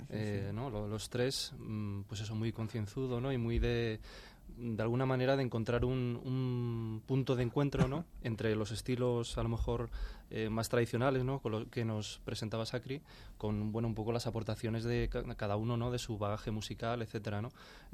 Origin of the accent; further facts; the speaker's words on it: Madrid, Community of Madrid, Spain; also born or lived in Málaga; me he criado en Madrid, ¿no? Pero bueno, mi familia es de Málaga y yo nací en Málaga, sí.